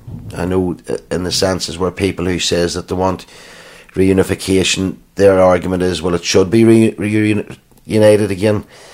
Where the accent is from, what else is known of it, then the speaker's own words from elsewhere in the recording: Northern Ireland, United Kingdom; I wouldn't class myself as being Irish, and I wouldn't class myself as being English, but I'd class myself as being an Ulster man.